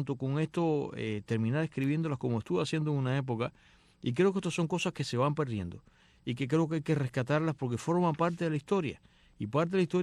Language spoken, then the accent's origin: Spanish; Cuba; en mi infancia en Cuba en los años 60